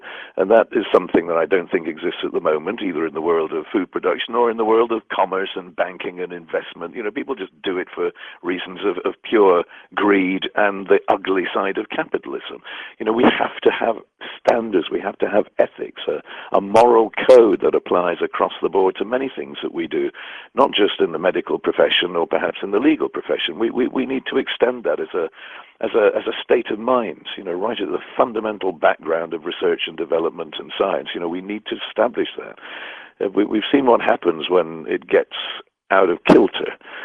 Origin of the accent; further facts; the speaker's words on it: Scotland, United Kingdom; moved away; also born or lived in England; growing up in Scotland and then moving to England. You know, people can be very hostile just because you speak with a funny accent or, you know, have a different sounding surname.